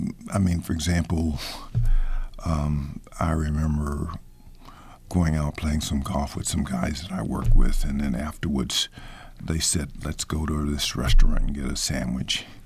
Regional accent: Houston, Texas, United States; I mean, you know, I grew up in Houston, and at the time I was working in Washington, D.C.

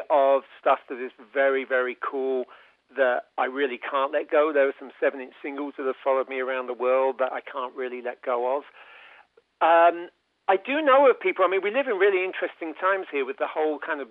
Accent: United Kingdom; growing up in Britain

